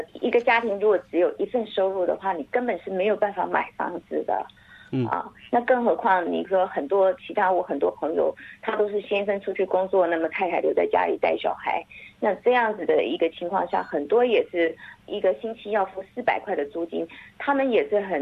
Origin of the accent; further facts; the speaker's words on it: Taiwan; now in Brisbane, Australia; 我是从1991年从台湾移民到布里斯本来的。那么我在这里念书，从英文学校开始念起，然后念了TAFE， 然后念了大学